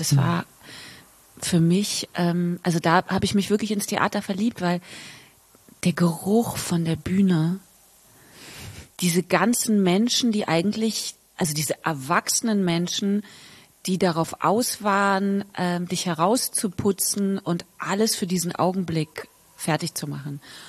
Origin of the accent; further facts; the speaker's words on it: Berlin, Germany; Ich bin auch in Wilmersdorf geboren und 1974.